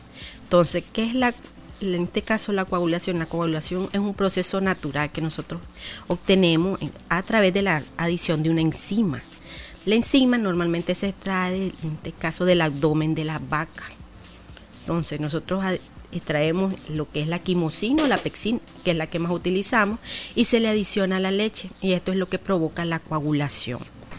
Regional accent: Nicaragua; es algo que nosotros pues como nicaragüenses eventualmente pues olvidamos

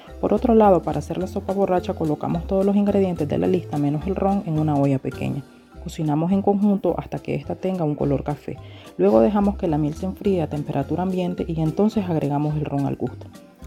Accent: Somoto, Madriz, Nicaragua; soy del municipio de Somoto, departamento de Madrid.

